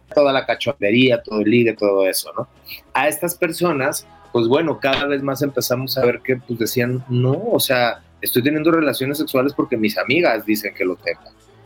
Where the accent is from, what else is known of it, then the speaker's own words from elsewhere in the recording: Culiacán, Sinaloa, Mexico; yo que soy de Culiacán, Sinaloa, entonces de repente crezco en la playa, ¿no?